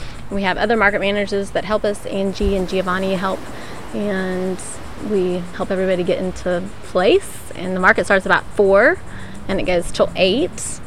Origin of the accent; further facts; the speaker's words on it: West Virginia, United States; moved away; So I'm originally from West Virginia. That's where my family is from, and I grew up there, and I come from a long line of farmers.